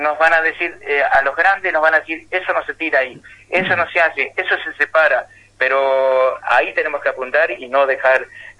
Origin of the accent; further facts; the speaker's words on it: Saldungaray, Buenos Aires Province, Argentina; nosotros orgullosos estamos de decir que somos de Saldungaray.